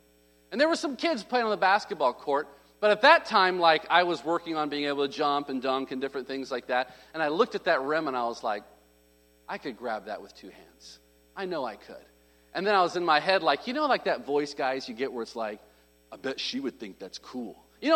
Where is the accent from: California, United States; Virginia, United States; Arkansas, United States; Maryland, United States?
Arkansas, United States; Folks, I'm from Arkansas. What major ocean is around Arkansas? It's a swamp over here.